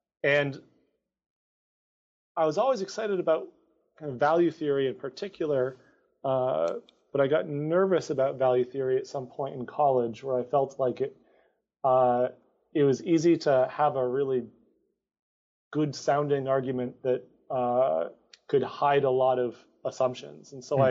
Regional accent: Amherst, Massachusetts, United States; So I grew up in a bit of a hippie town. I grew up in Amherst, Massachusetts. So that's a five-college town.

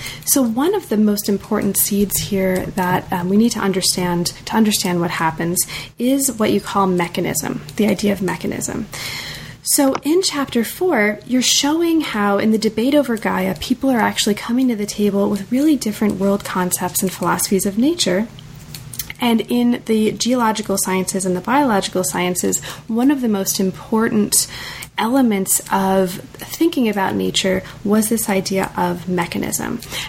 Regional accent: United States; I'm very American.

